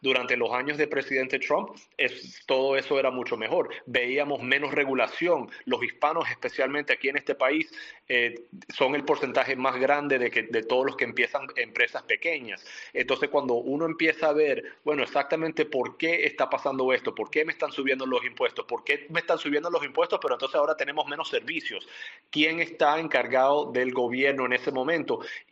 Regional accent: Venezuela; now in United States; yo me crié en Venezuela, nos mudamos a los Estados Unidos en el 94 y hemos encontrado oportunidad aquí.

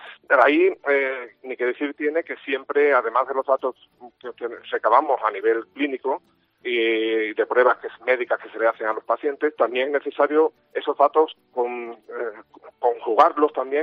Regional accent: Andalusia, Spain; nuestra forma de ser como andaluces

